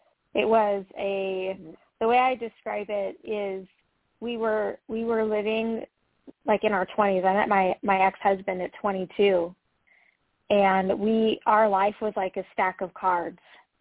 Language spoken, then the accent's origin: English; Las Vegas, Nevada, United States; I'm born and raised in Las Vegas, and he was as well